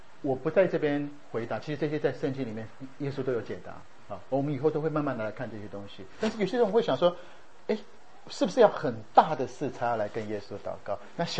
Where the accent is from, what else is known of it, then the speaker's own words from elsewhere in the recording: Taiwan; 我们在小时候在台湾，我们从小就很喜欢看棒球啊。